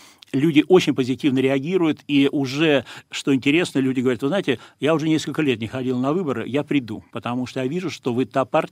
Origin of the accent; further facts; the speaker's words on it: Saint Petersburg, Russia; now in Moscow, Russia; 2001 года я живу и работаю в Москве, но я горд тем, что я был, есть и буду петербуржцем. Для меня Петербург — это моя родина, это мой родной город. Я не считаю себя, не буду никогда считать москвичом